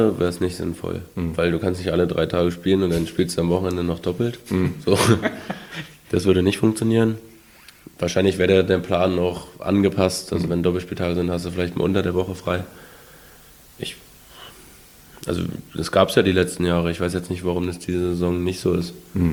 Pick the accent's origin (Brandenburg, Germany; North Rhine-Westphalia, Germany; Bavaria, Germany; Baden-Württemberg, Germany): Brandenburg, Germany; Ich komme ja aus der Nähe von Berlin